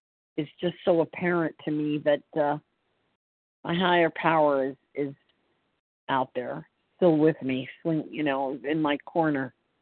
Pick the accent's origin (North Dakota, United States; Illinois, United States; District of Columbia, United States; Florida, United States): Florida, United States; I'm from Central Florida.